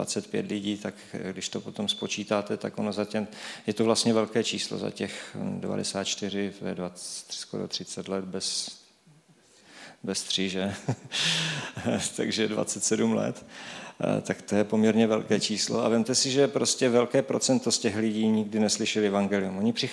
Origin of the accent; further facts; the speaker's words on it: Český Těšín, Moravian-Silesian Region, Czechia; jsem tady z Českého Těšína původem